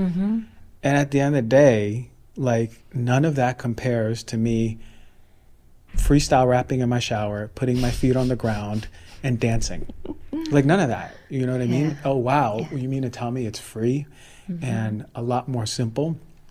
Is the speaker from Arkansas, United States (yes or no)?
no; New York, United States; You know, I'm a New Yorker too. Like I'm a doer.